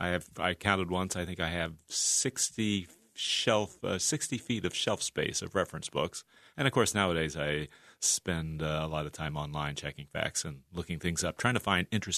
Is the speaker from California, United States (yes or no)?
no; Pleasantville, New York, United States; So I now own my own table tennis club in my hometown of Pleasantville.